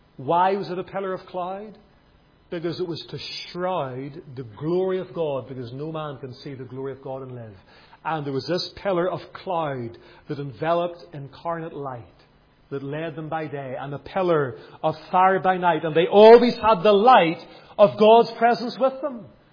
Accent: Lisburn, Northern Ireland, United Kingdom; I related the story about a man from my hometown of Lisburn.

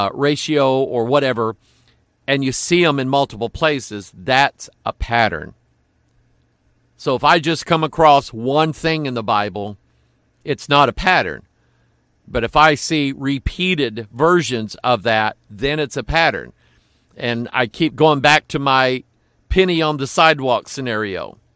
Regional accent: United States; now, I'm an American. I like my tea cold and sweet.

